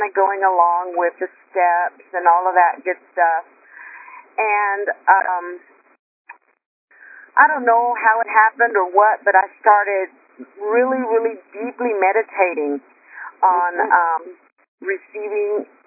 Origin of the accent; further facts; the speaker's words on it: Snyder, Texas, United States; Well, I'm from … I am from Snyder, Texas.